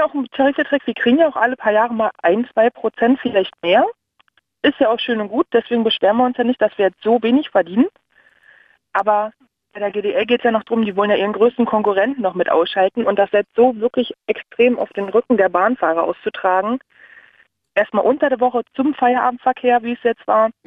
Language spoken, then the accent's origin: German; Strausberg, Brandenburg, Germany; ich komme aus Strausberg, da fährt ja nur die S-Bahn.